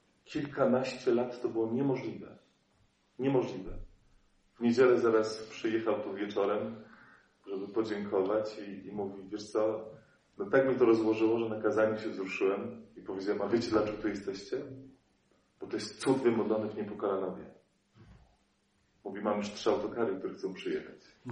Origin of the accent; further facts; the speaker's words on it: Łódź Voivodeship, Poland; Ja pochodzę spod Łodzi.